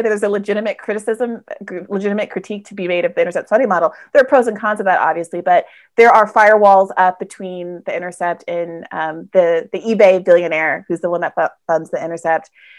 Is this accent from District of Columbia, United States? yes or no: yes; Washington, District of Columbia, United States; born there; also born or lived in North Carolina; My mom was in her doctoral program at NC State. And we lived there for 6 years in my youth. But I was born in Washington, D.C., where my parents met because they both went to Howard University.